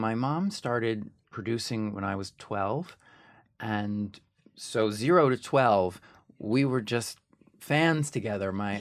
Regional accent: Ridgewood, New Jersey, United States; also born or lived in New York City; So I was born in the city at Mount Sinai. Dr. Cherry.

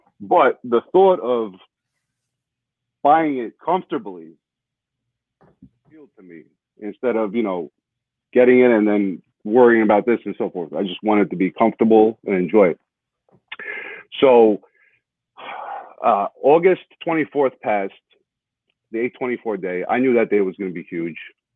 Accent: New York, United States; I'm from New York, so I'm a huge Knicks fan growing up.

